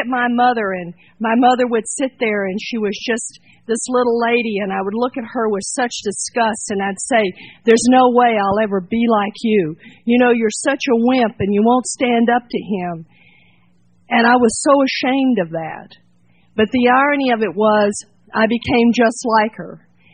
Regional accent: Port Arthur, Texas, United States; now in Fountain Valley, United States; But I come from Texas. I was born and raised in Texas, and I got sober in Texas.

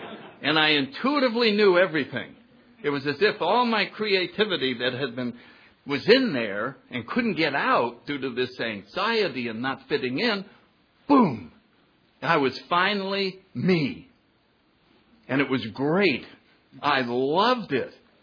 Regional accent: Connecticut, United States; Went right into Yale University in my hometown.

